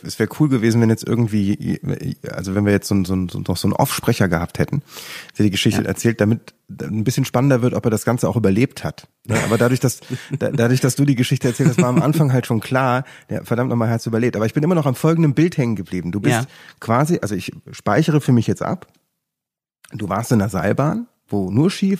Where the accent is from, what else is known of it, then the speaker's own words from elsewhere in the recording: Leverkusen, North Rhine-Westphalia, Germany; Ja, ich komme aus Leverkusen-Opladen.